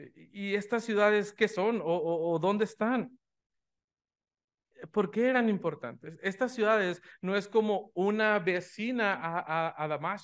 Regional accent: Mexico; Incluso nosotros como nación mexicana, ¿verdad?

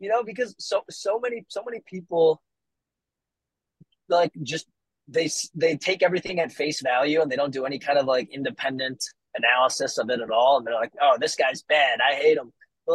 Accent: Chicago, Illinois, United States; now in Florida, United States; Illinois, because I'm from Chicago and I have a lot of contacts there.

